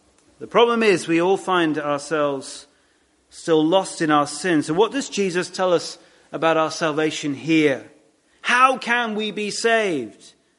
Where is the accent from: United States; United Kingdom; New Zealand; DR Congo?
United Kingdom; We all acknowledge that, of God's initiating love in our heart, in our lives. It is humbling, isn't it? But at the same time, we all, again, we're British, so we're not smiling much